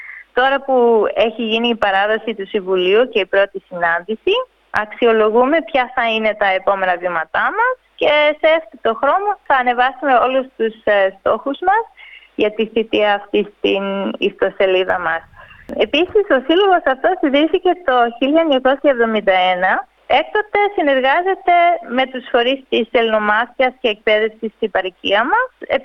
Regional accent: Melbourne, Victoria, Australia; Εγώ γεννήθηκα και μεγάλωσα στη Μελβούρνη, με ελληνική καταγωγή από την Ήμβρο και την Αλεξάνδρεια.

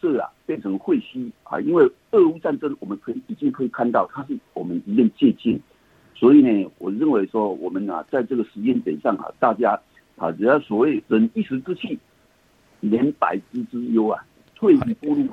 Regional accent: China

